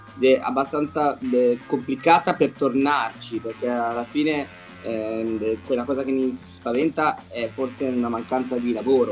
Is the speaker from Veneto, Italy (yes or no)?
no; Asti, Piedmont, Italy; also born or lived in Taranto; tranne mia madre che è sicula, è di Marsala. Noi siamo di Taranto tutti e fondamentalmente io sono stato a Taranto per 4 anni. Poi Asti e qui dalle elementari in poi, però io giù ho i parenti